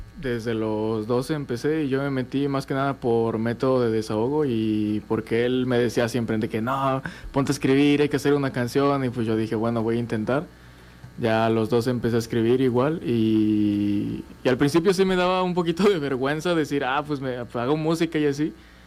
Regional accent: Jojutla, Morelos, Mexico; Igual de Jojutla.

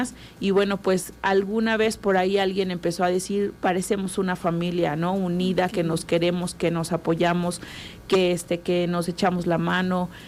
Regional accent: Cuernavaca, Morelos, Mexico; Yo de Cuernavaca

